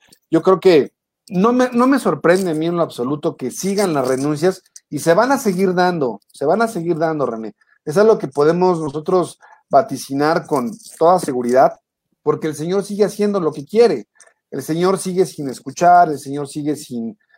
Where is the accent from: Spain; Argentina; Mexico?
Mexico; vaticinaba una fuerte crisis para nosotros como mexicanos